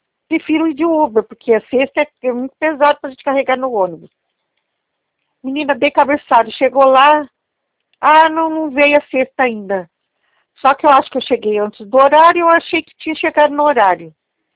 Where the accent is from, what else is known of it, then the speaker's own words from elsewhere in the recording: Jacareí, São Paulo, Brazil; Nossa, mas eu sou de Jacareí.